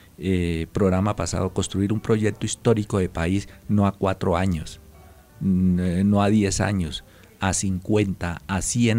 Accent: Colombia; ¿para dónde nos vamos a ir si nosotros somos colombianos?

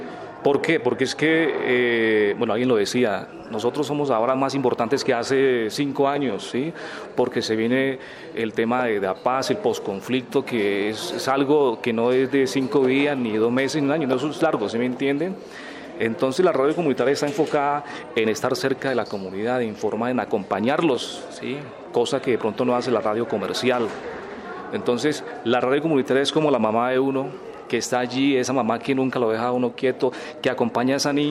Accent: El Paujil, Caquetá, Colombia; vengo del municipio del Paujil, en el departamento del Caquetá, el municipio conocido como Cuna de Reinas.

